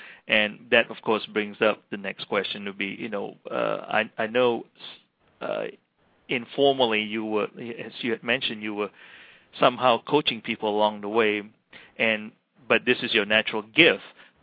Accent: Malaysia; And actually, when I grew up in Malaysia, we have a lot of the European influence.

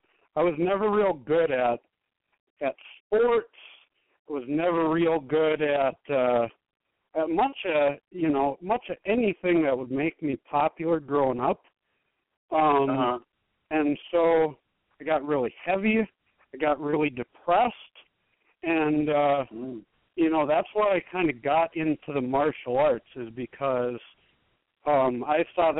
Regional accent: Brooklyn Park, Minnesota, United States; now in Maple Grove, United States; Well, I'm from Brooklyn Park pretty much all my life, Brooklyn Park, Minnesota. When we got married, we moved to Maple Grove.

